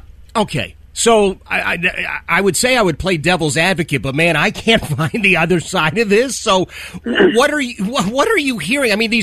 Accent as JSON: {"language": "English", "town": "Philadelphia", "region": "Pennsylvania", "country": "United States", "tie": "born or raised there", "said": "I grew up in Philadelphia, in the city of Philadelphia."}